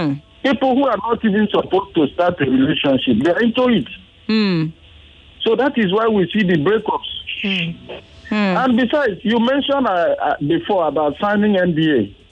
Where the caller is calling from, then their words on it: Ijeododo, Lagos, Nigeria; but I'm calling from Ijeododo.